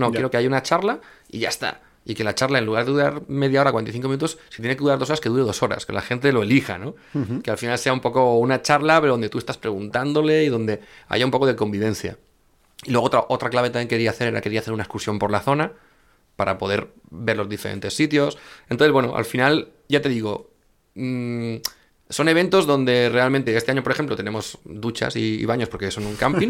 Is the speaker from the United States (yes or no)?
yes; United States; No, o sea, yo vengo de Estados Unidos, que es un país con mucha gente.